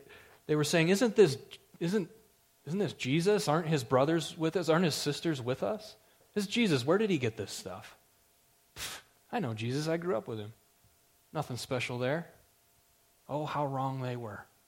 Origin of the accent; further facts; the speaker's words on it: Helena, Montana, United States; Where are you from? Just like I was just discussing, I'm from Helena, Montana. And I'm a little bit numb to what's going on in Helena, Montana.